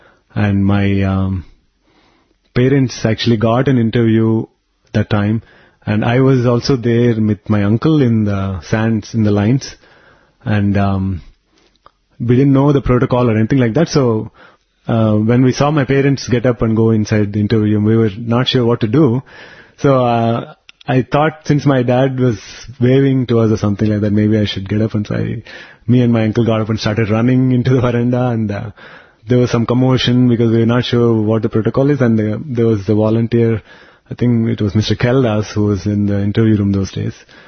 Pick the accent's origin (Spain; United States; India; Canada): India; Tirupati, Andhra Pradesh; he didn't know I'm from Tirupati, or not that he didn't know I was a Telugu person